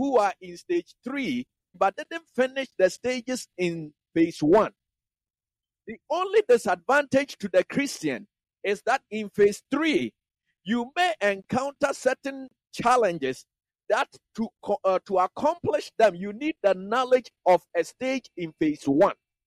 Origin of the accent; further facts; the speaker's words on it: Ghana; I'm a Ghanaian.